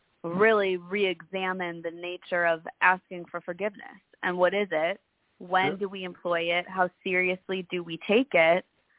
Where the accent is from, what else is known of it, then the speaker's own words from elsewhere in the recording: Midwest, United States; I still say sorry constantly because it's just, I'm from the Midwest and programmed into me, you know?